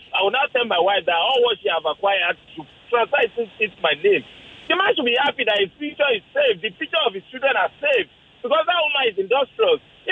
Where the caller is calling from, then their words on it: Yaba, Lagos, Nigeria; I'm coming from Yaba.